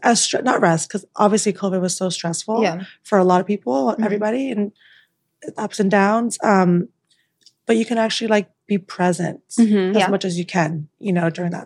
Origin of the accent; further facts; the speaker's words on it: Toronto, Ontario, Canada; now in Los Angeles, United States; So I'm from Toronto. Originally